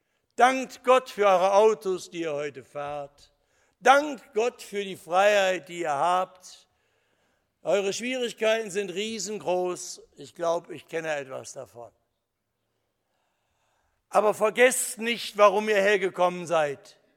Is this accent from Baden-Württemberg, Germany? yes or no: no; Essen, North Rhine-Westphalia, Germany; gab es im Ruhrgebiet in Essen, meiner Heimatstadt, Aufbrüche